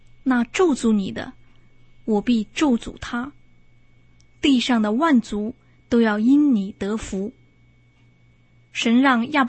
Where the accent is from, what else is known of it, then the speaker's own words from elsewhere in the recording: China; 我们中国人有这个传统，我们不愿意离开自己的家乡，我们要叶落归根。